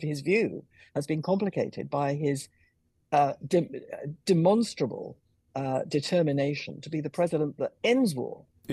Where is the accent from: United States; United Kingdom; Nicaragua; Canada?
United Kingdom; between Qatar and my home country of London, of Britain